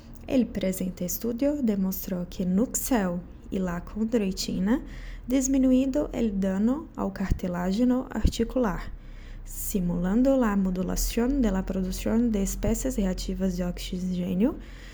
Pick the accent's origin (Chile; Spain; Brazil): Brazil; Spanish is a second language; yo soy brasileña y estudio en la Universidad Federal del Pampa, ubicada en Uruguayana.